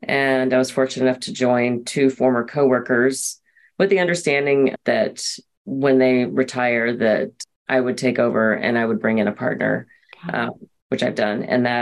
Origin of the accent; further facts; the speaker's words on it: the South, United States; I was raised in the South with the expectation that I should be able to do whatever a man does.